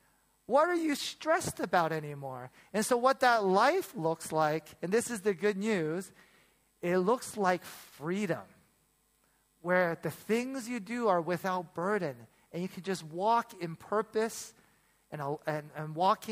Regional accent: Toronto, Ontario, Canada; now in Hong Kong; growing up in Toronto, I had experienced this like getting robbed, getting threatened to be beat up.

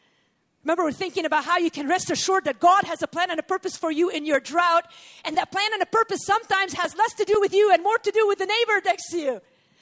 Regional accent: Beirut, Beirut Governorate, Lebanon; We grew up in West Beirut. This is the Muslim side of Beirut. My family was Christian. In fact, my mom was a Palestinian refugee.

